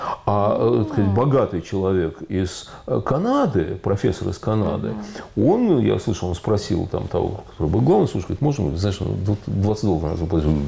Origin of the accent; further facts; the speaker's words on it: Saint Petersburg, Russia; Кстати, я вот вырос в Питере, на самом деле